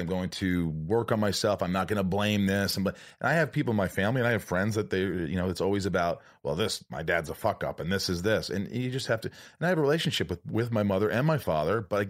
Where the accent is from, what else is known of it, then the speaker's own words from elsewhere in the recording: Indiana, United States; also born or lived in New York; No, I grew up in Indiana, but I was born in New York.